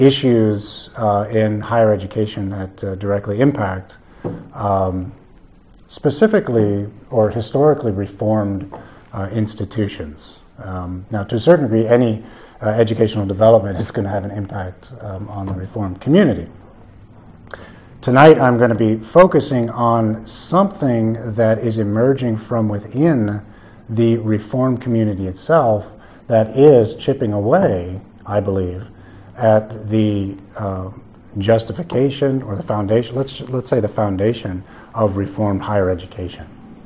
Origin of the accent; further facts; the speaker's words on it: San Francisco, California, United States; now in Los Angeles, United States; I am a city kid, born and raised in San Francisco. Now I live in Los Angeles, and I love cities